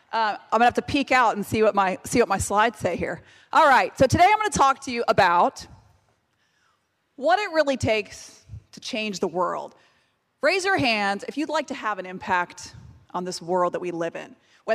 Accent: Spring, Texas, United States; also born or lived in Bolivia; I grew up in Spring, Texas most of my life by way of Bolivia. I'm originally from Bolivia.

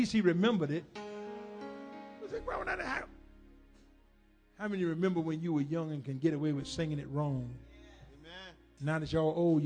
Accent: the South, United States; I'm from the South. It's just grandmama and granddaddy.

